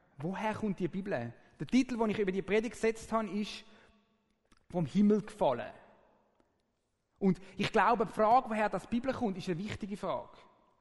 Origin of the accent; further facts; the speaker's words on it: Zürich, Zurich, Switzerland; now in Aargau, Switzerland; Wie ihr vielleicht gehört, komme ich aus Zürich, auch wenn ich jetzt im Aargau wohne. Ich bin 32